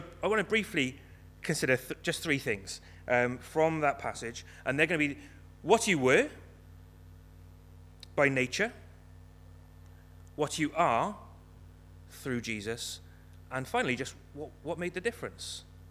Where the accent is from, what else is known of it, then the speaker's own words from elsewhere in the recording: Cardiff, Wales, United Kingdom; now in Newtown, United Kingdom; But I grew up in Cardiff, so I've been in Newtown about 5 years now.